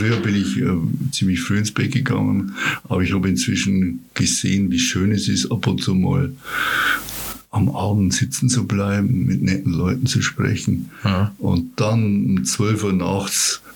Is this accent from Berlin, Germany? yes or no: no; Weiden, Bavaria, Germany; Weiden ist natürlich meine Heimat, das ist klar.